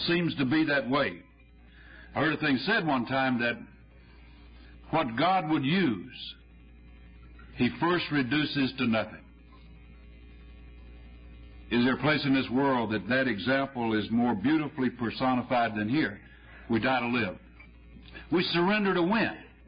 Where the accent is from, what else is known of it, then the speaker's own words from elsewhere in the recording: North Carolina, United States; Here I am from North Carolina, fellowshipping, breaking bread, sharing with fellow alcoholics in Washington, D.C.